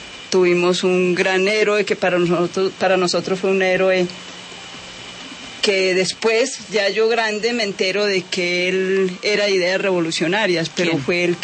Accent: Santa Rosa de Osos, Antioquia, Colombia; Yo soy de Santa Rosa de Osos

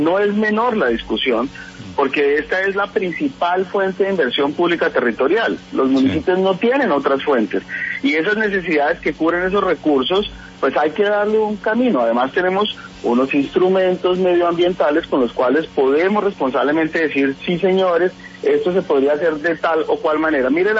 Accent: Colombia

